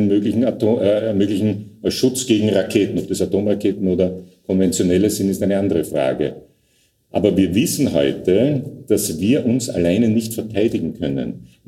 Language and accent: German; Austria; damals als Österreicher war das ungewöhnlich